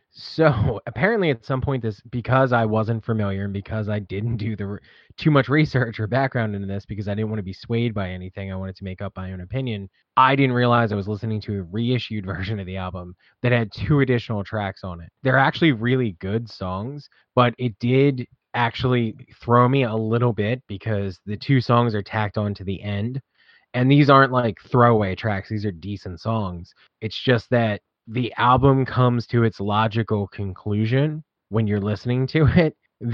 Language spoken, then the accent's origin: English; Philadelphia, Pennsylvania, United States; I'm from Philadelphia.